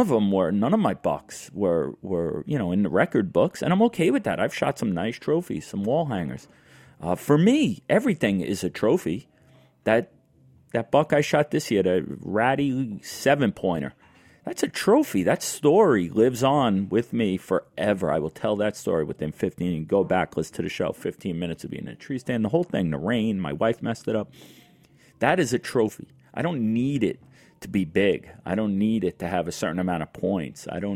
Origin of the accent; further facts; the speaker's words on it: New York, United States; born there; I was born on November 22nd in the heart of rifle deer season here in New York State.